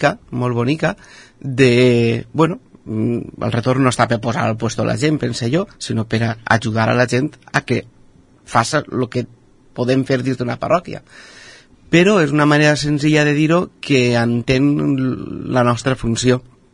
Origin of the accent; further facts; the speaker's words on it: Gata, Valencian Community, Spain; pues res, soc de Gata, tinc 38 anys